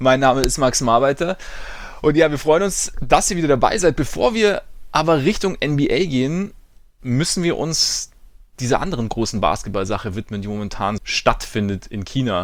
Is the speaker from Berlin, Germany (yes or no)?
no; Bavaria, Germany; Ich komme aus der Nähe des Chiemsees.